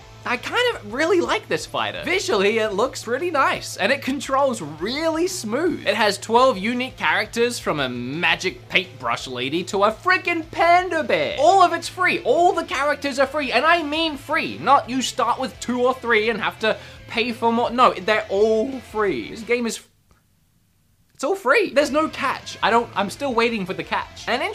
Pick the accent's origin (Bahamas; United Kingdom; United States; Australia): Australia; I don't get you people. And I'm from Australia.